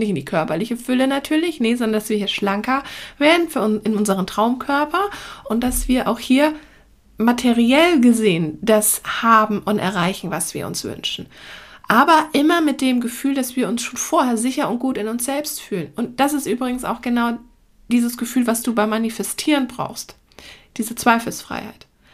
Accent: Munich, Bavaria, Germany; now in Hamburg, Germany; Ich bin ja ursprünglich auch aus München

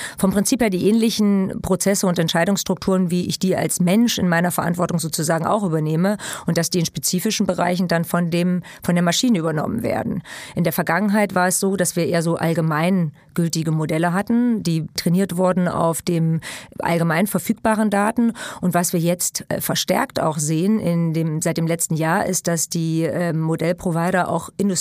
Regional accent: Germany; weil wir sind ja Europäer, ja, und ich bin auch Europäer, bin Deutscher und bin Europäer.

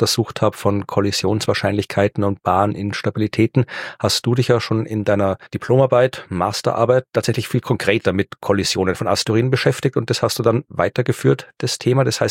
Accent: Austria; Muss ich als Österreicher, dann muss ich mich bei Van der Bellen melden, bei unserem Präsidenten

